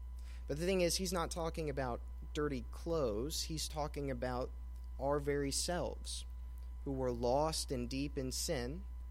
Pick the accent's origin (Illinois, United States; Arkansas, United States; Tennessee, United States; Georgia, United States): Tennessee, United States; Hendersonville; now in Jackson, United States; I'm from North Nashville, Hendersonville, Tennessee. Came to Union in 2018, graduated in 2022.